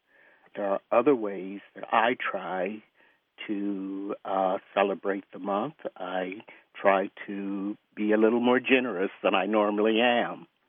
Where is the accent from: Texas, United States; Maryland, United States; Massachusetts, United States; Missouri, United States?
Maryland, United States; Derwood; I'm from Durwood, Maryland.